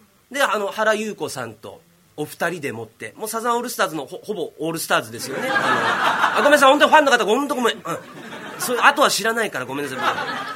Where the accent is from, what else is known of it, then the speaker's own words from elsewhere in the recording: Matsuyama, Ehime, Japan; 私地元が愛媛の松山なんですけれど、その松山でねカルチャースクールやってくれって頼まれたんですよ